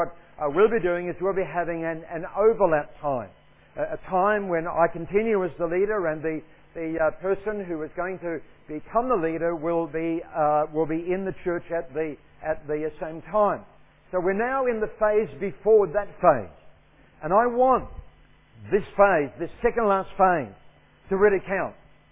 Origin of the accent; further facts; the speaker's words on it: Sydney, New South Wales, Australia; I was brought up in Sydney, but then to go to university